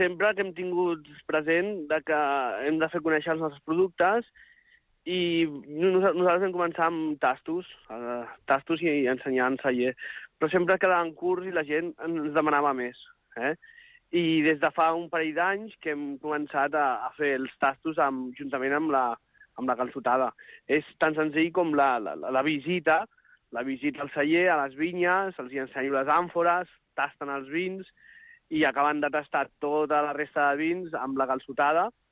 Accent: Barcelona, Catalonia, Spain; born there; Jo vaig néixer a Barcelona i d'una manera intuïtiva vaig estudiar enginyeria tècnica agrícola.

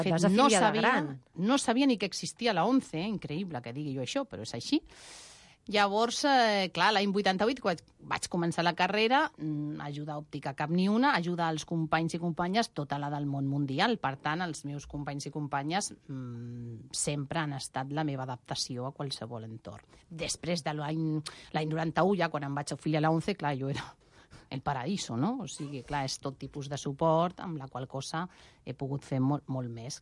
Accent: Cartagena, Region of Murcia, Spain; born there; Catalan is a second language; moved away as an adult; now in Catalonia, Spain; He nascut a Cartagena, no parlava català. Amb 18 anys, any 88, vaig venir aquí, a Catalunya, que és el meu país, vaig aprendre català i he fet tota la carrera en català

